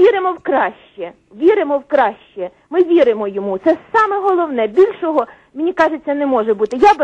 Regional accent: Kyiv Oblast, Ukraine; я з Київщини.

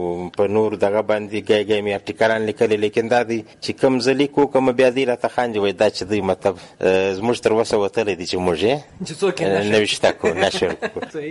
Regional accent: Quetta, Balochistan, Pakistan; also born or lived in Karachi; نو موږ بیا په کوټه کې زیات وخت ژوند تیر کړی دی. زه په خپله په کوټه کې پیدا شوم، چې او دلته په کوټه کې ما سبق ویل دی. تر 14 پورې ما دلته سبق ویل دی

